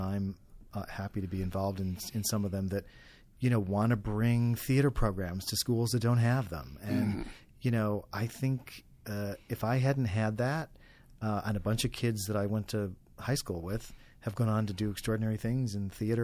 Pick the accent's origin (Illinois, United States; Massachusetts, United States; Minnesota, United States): Illinois, United States; Not Chicago, but out in the cornfields of northern Illinois, which was a nice place to grow up.